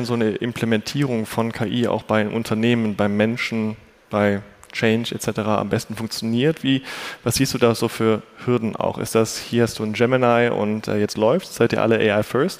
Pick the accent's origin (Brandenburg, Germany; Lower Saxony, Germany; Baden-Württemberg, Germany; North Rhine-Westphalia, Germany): North Rhine-Westphalia, Germany; Cologne; ich komme aus Köln